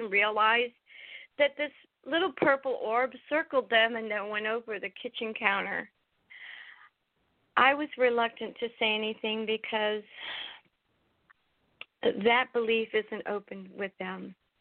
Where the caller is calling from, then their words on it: Harrisburg, Pennsylvania, United States; also born or lived in Anna Maria; I'm calling from Harrisburg, Pennsylvania. I miss being in Anna Maria. It's one of my hometowns.